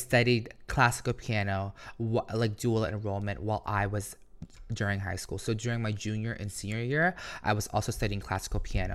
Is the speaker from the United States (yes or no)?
no; Philippines; because I grew up insecure. Like, how can I be be this credible source or this person. Because, you know, being Filipino, like, you need a diploma, you need a degree, you need a good job